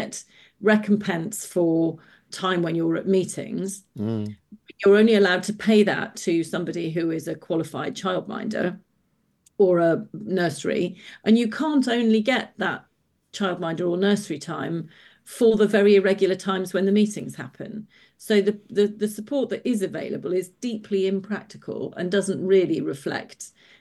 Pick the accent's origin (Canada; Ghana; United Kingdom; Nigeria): United Kingdom; Truro, South West England; I think the fact that I was growing up in Truro